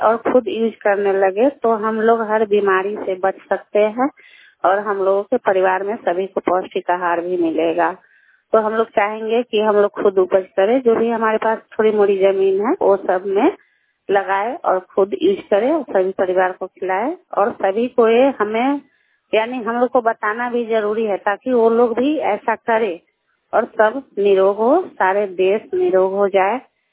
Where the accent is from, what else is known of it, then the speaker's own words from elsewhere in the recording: Anwarpur, India; और मैं अनवरपुर पंचायत से हूँ